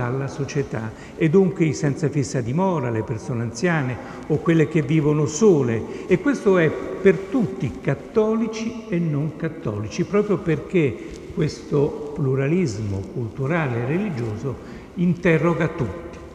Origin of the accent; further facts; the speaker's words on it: Rome, Lazio, Italy; L'unica difficoltà per loro è quella di usare la R doppia come noi romani nel nostro dialetto.